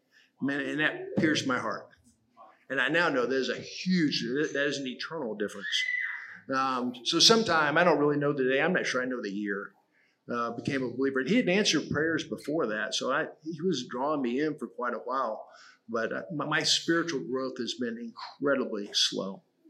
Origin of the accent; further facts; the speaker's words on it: Selma, Alabama, United States; born there; Well, I was born in Selma, Alabama.